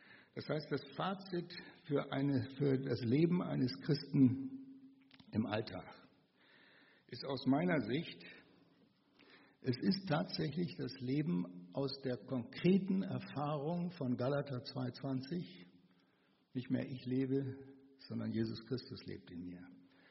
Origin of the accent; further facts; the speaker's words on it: Namibia; moved away; Ich bin ja in Namibia geboren und aufgewachsen.